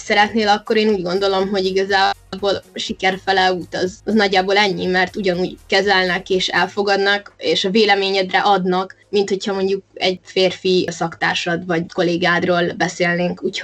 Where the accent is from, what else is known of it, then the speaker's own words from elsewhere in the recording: Pécs, Baranya, Hungary; Pécsi vagyok, ide jártam gimnáziumba, általánosba, óvodába, nagyjából mindent itt csináltam.